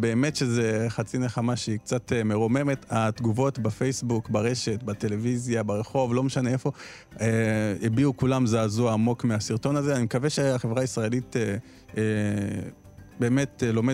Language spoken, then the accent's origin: Hebrew; Ethiopia; אני גם בתור אתיופי שחווה, מכיר סיפורים וחווה סיפורים ודברים שאתה רואה מהצד